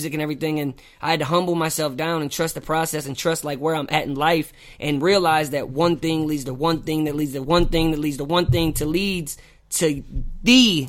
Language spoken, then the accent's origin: English; St. Louis, Missouri, United States; So me, like, I'm from St. Louis. I'm North County. I'm Hazelwood, not Hollywood. That's what we always say.